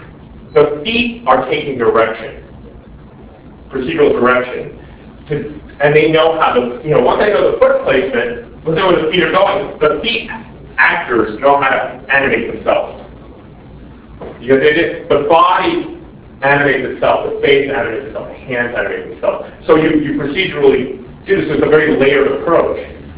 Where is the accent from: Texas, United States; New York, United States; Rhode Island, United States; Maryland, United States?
New York, United States; now in Germany; I'm from New York. I moved to Germany